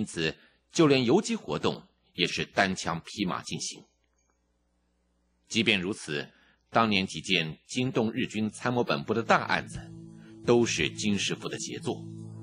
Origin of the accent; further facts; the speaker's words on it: Yangzhou, Jiangsu, China; 我的家乡扬州当时也是沦陷区之一